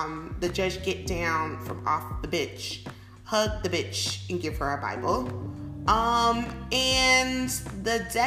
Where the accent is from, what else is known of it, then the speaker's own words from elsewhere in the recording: Charleston, South Carolina, United States; Mainly it's because I'm from South Carolina, Charleston, South Carolina.